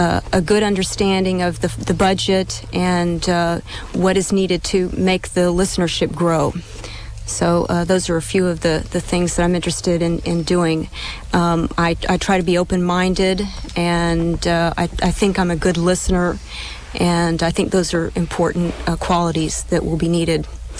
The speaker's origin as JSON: {"language": "English", "town": "Houston", "region": "Texas", "country": "United States", "tie": "born or raised there", "also_born_or_lived": "Crosbyton", "said": "And I was born in Houston, Texas. Actually, I was born in Crosbyton, Texas, lived in Houston all my life."}